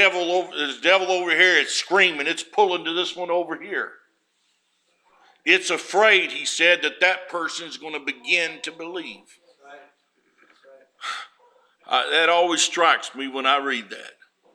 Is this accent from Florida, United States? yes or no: no; West Virginia, United States; he found out I was from West Virginia, and he was from West Virginia